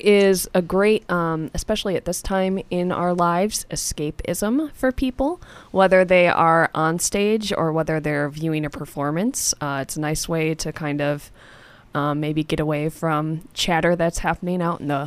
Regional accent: Reedsburg, Wisconsin, United States; Reedsburg, Wisconsin.

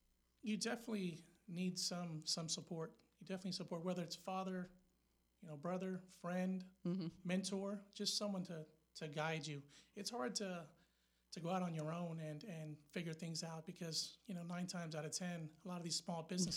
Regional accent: Oakland, California, United States; also born or lived in Vallejo; I was born in Oakland, 1979, to be exact.

